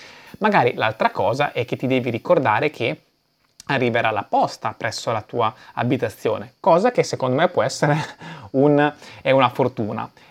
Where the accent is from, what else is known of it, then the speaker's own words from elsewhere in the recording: Emilia-Romagna, Italy; io sono dell'Emilia Romagna